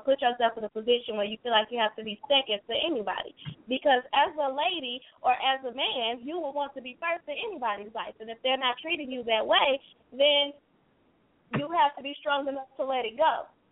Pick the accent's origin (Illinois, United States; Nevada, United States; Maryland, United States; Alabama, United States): Illinois, United States; Chicago; I am from Chicago.